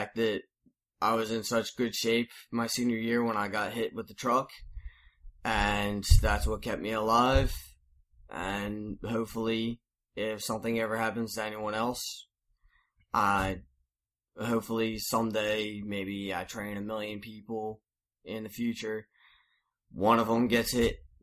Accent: Pine Hill, New Jersey, United States; also born or lived in East Greenwich; I grew up in Pine Hill over in the Pine Barrens, and then moved over to East Greenwich.

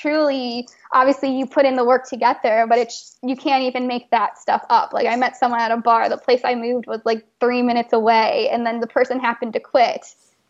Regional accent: Chicago, Illinois, United States; I was in Chicago, which is my hometown.

